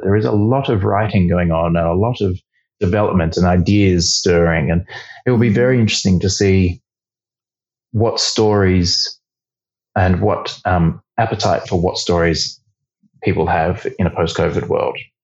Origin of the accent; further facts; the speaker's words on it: Australia; You know, I think as an Australian creative, it's tricky to sort of get that experience of running a multi-million-dollar musical.